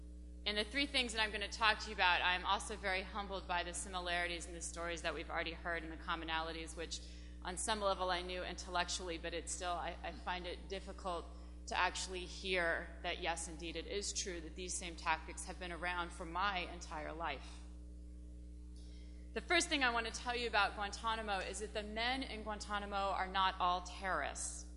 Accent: Kentucky, United States; As a high school student growing up in Kentucky

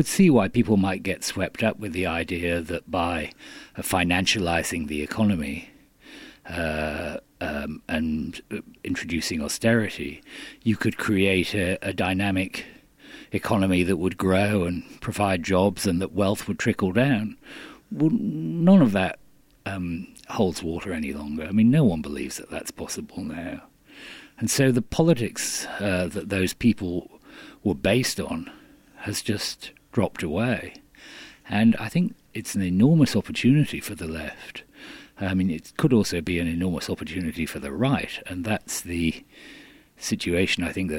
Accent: United Kingdom; I remember when I was growing up in Britain in the 60s

